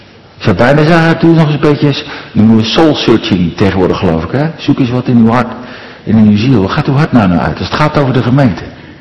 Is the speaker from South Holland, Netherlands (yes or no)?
yes; Katwijk, South Holland, Netherlands; now in Bilthoven, Netherlands; maar ik ben opgegroeid in Katwijk.